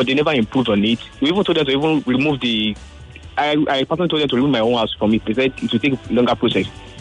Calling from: Ikorodu, Lagos, Nigeria; I'm calling from Ikorodu.

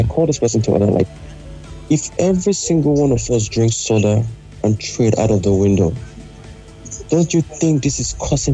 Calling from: Michigan, United States; calling from Michigan.

